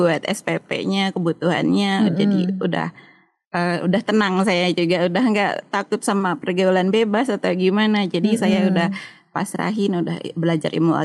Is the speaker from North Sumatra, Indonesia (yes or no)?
no; Majalengka, West Java, Indonesia; now in Hong Kong; saya asli dari Majalengka, Jawa Barat. Saya di Hong Kong sudah 11 tahun. Saya alumni Universitas Terbuka Hong Kong di sini.